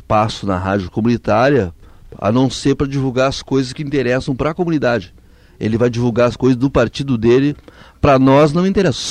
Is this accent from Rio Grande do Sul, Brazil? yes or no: yes; Porto Alegre, Rio Grande do Sul, Brazil; Nós somos de Porto Alegre.